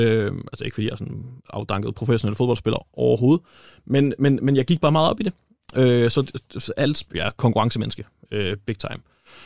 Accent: Gudhjem, Capital Region of Denmark, Denmark; vi har alle sammen arbejdet på den restaurant der, for der var ikke, altså, man skulle arbejde et andet sted som ung i Gudhjem.

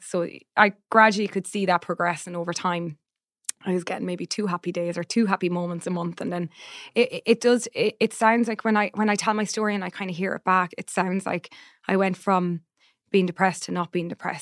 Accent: Ireland

